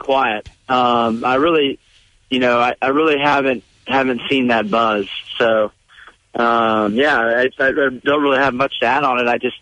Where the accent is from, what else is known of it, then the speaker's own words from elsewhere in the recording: Austin, Texas, United States; I'm down in Texas, down in Austin, Texas, in my hometown.